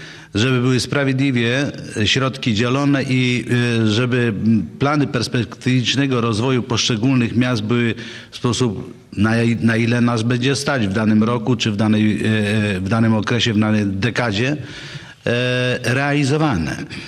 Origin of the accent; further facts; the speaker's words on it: Pomeranian Voivodeship, Poland; ja jestem z Zęborka, żeby była jasność w sprawie. Takie miasteczko jak Bytów. Należeliśmy do województwa słupskiego. Byliśmy też w jakimś sensie peryferią.